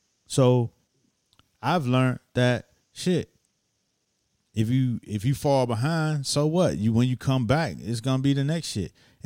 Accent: Miami, Florida, United States; moved away as an adult; now in New York, United States; And I came to New York. I'm from Miami. So I came to New York on an internship at a record label

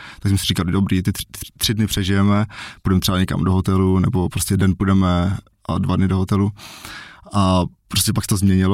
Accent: Brno, South Moravian Region, Czechia; pocházím z Brna.

